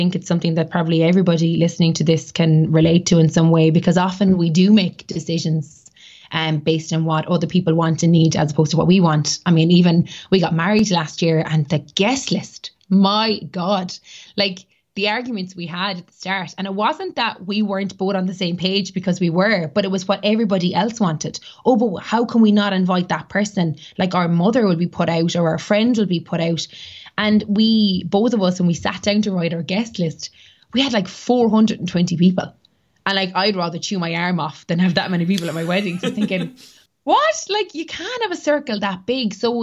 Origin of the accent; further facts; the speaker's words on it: Cork, Munster, Ireland; moved away as an adult; now in Dublin, Ireland; And I moved from Cork to Dublin. Dad would probably say that was one of the biggest decisions that I ever made, because he can't understand why anybody would want to leave Cork.